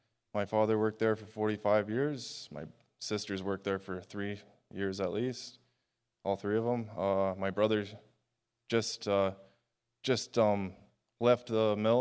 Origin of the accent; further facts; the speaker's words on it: Sumas Mountain, British Columbia, Canada; I am 27 years old. I was born and raised in Sumas Mountain, British Columbia, a little native reserve down there on the mountain.